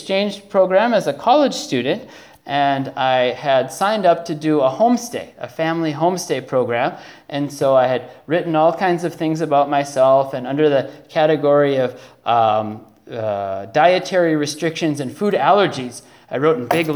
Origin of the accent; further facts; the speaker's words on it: Minnesota, United States; See, I grew up in Minnesota. I'm not used to eating fish.